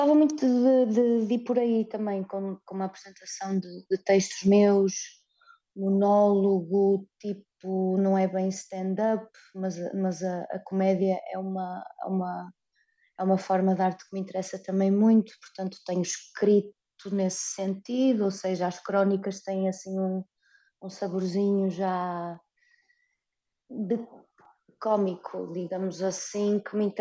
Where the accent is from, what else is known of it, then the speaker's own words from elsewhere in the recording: Vila Nova de Gaia, Norte, Portugal; a Academia de Música de Vilar do Paraíso, em Vila Nova de Gaia, onde eu cresci